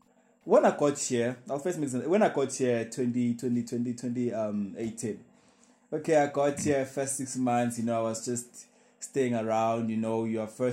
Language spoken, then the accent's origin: English; Nelspruit, Mpumalanga, South Africa; I'm from Nelspruit in Mpumalanga, Swati guy from Ematsulu. Then I traveled to school, varsity, to come to Mahikeng in the Northwest University. here in Mafikeng campus.